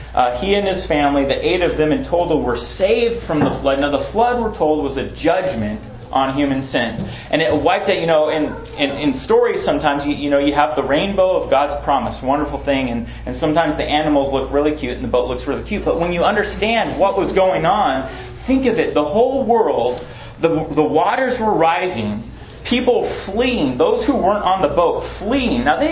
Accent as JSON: {"language": "English", "region": "Washington", "country": "United States", "tie": "born or raised there", "said": "I grew up outside of Seattle, and I was 2 when Mount St. Helens erupted."}